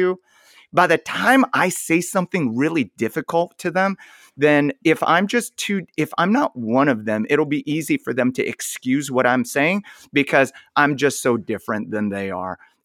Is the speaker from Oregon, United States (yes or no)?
yes; Portland, Oregon, United States; born there; My parents grew up in South Korea. I was born in Portland, Oregon.